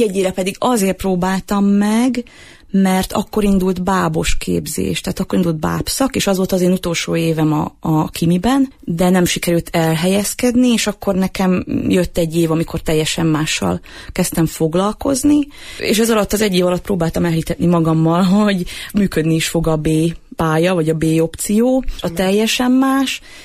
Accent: Gyomaendrőd, Békés, Hungary; Én Gyoma Endrődi vagyok.

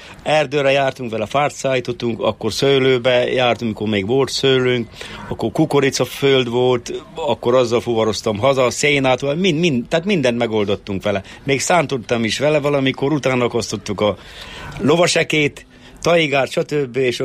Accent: Bükkaranyos, Borsod-Abaúj-Zemplén, Hungary; also born or lived in Miskolc; Igen, törzsőkeres bükkaranyosi vagyok. Miskolcon születtem, vagy az Erzsébet kórházban, kettes oságyon. Szüleim is törzsőkeres bükkaranyosiak.

